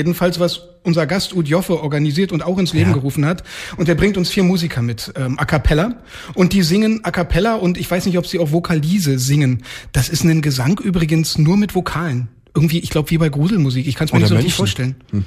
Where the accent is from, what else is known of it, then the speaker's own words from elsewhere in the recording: Potsdam, Brandenburg, Germany; Die meisten sagen wahrscheinlich Deutschland. Ich sag auch Potsdam, ne?